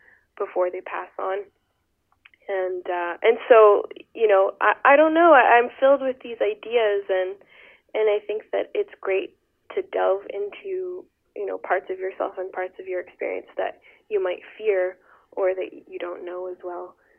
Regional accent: Quebec, Canada; I'm of Afro-Caribbean descent and I'm from Quebec, and that came with a certain amount of challenges figuring out who I was

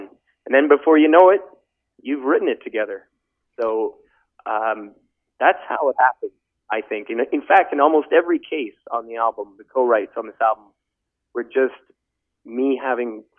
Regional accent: Ontario, Canada; There was a man up north, he wrote a review of one of my shows, up in my hometown, actually, of Cochiner, Ontario.

